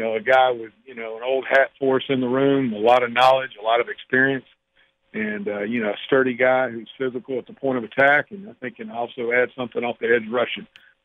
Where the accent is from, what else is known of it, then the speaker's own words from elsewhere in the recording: Georgia, United States; now in Florida; Got to spend a little bit of time in my home state of Georgia, and that was fun to see old faces